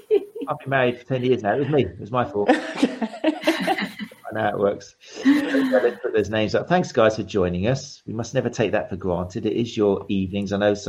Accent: Brighton, South East England, United Kingdom; I'm from Brighton

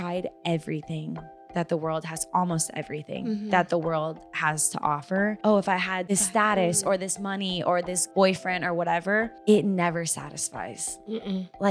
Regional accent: Arkansas, United States; also born or lived in Los Angeles, United States; now in Nashville, United States; I just moved to Nashville from LA. I was in LA for 7 years and really long time. I know. So I'm originally from Arkansas though.

